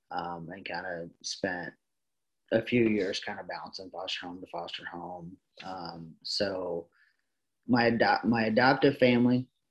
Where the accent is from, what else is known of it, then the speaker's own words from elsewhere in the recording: Ripley, Mississippi, United States; So I grew up in Ripley. I'm adopted.